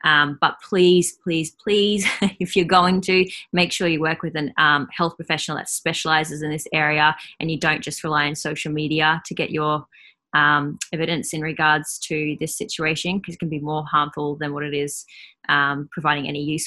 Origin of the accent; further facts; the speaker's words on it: Australia; Now dietitian spelled with a T, not a C. We're Australian, not American.